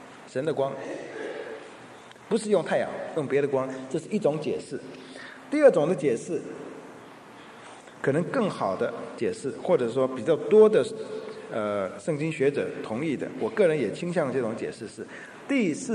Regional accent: China; 我们中国人很能够接受这个概念

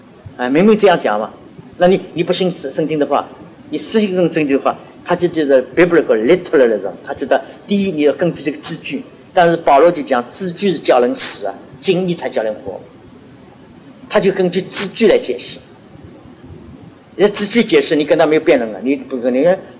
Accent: China; 但是我衣服脱掉了，我还是一个中国人

